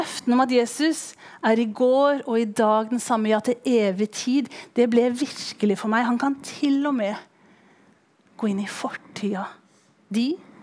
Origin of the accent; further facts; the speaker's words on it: Tanzania; jeg har vokst opp som misjonærbarn i Tanzania